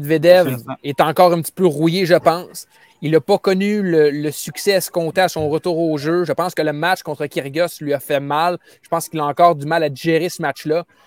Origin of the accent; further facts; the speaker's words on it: Quebec, Canada; on dit qu'il va être bon à cause qu'on est Québécois.